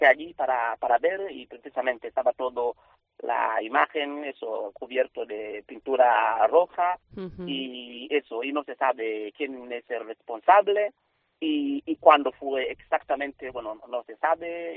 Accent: Tanzania; Spanish is a second language; moved away as an adult; now in Santiago; Yo soy de Tanzania, un país del este de África, ¿no? De sur de Tanzania.

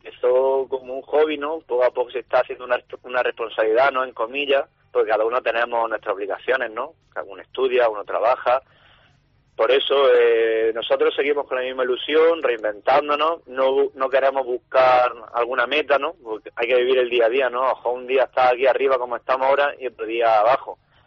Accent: Jaén, Andalusia, Spain; de que todo lo que sea Jaén hay que reflejarlo en la página, ¿no? Y desde los vídeos, que nuestro acento siempre la gente le hace mucha gracia

